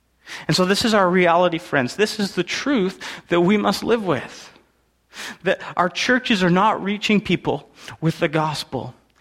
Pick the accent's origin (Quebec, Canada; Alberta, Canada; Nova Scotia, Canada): Alberta, Canada; See, I grew up in Alberta. I'm a prairie boy, and so this image of harvest really connects with me. I grew up in what looked like the middle of nowhere.